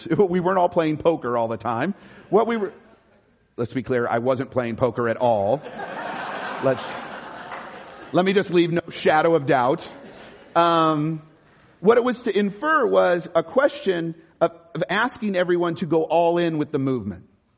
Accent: Los Angeles, California, United States; now in Bay Area, United States; I realize I grew up in Los Angeles, but I realize how spoiled I am by living in the Bay Area.

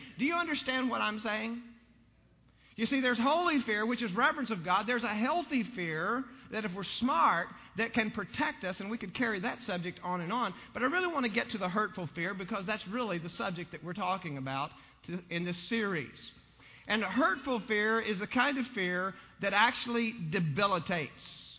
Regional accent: Texas, United States; I grew up in West Texas, and as a kid, we made sport of hunting rattlesnakes.

